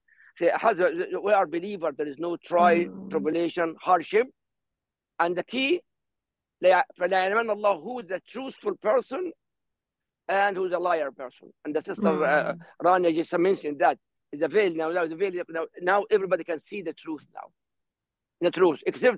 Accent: Gaza, Gaza Strip, Palestine; English is a second language; moved away as an adult; now in Myrtle Beach, United States; My second language, by the way, Hebrew. Because I grew up in Gaza. By in Gaza, I have to speak Hebrew because we are under occupation. When I came to America in 1988, Gaza became free. And so my second language, Hebrew.

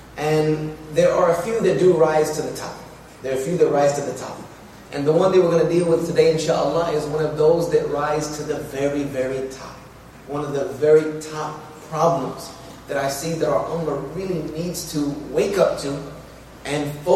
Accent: South Carolina, United States; And me, myself, I was raised in the South, South Carolina.

